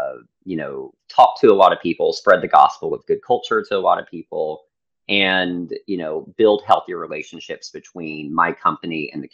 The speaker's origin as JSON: {"language": "English", "region": "Texas", "country": "United States", "tie": "born or raised there", "said": "At the time, growing up in Texas, I was not someone who went to tech school"}